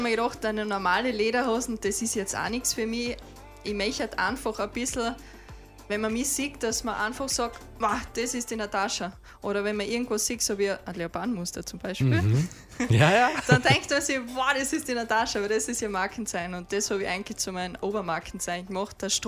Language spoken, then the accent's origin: German; Styria, Austria; die raudelt ein bisschen, sagt man bei uns in der Steiermark.